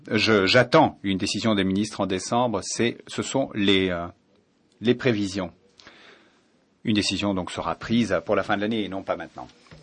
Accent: Montenegro; French is a second language; Je viens du Monténégro et c'est le journal Dan.

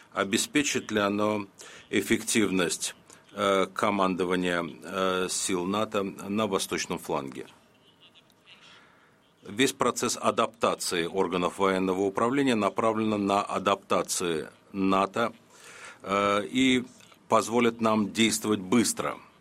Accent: Belarus; Прошу вас. Я из Беларуси.

